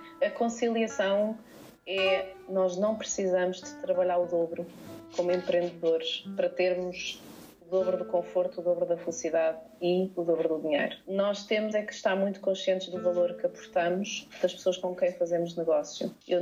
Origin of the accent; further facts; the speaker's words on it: Portugal; Eu sou portuguesa.